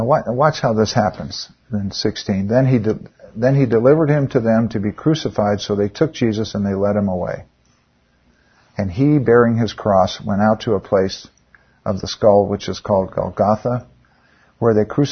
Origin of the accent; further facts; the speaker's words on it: Illinois, United States; Well, I grew up in Illinois, we would say the south side of Chicago.